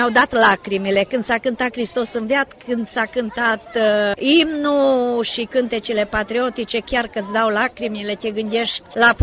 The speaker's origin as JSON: {"language": "Romanian", "region": "Maramureș County", "country": "Romania", "said": "Normal, n-am uitat de unde am plecat. Niciodată nu se uită de unde pleci."}